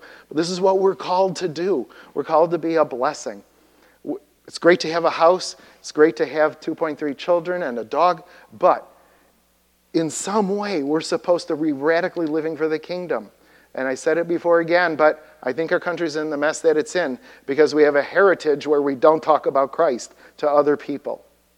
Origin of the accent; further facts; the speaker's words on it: Chicago, Illinois, United States; the paper we got to our house every day when I grew up in Chicago.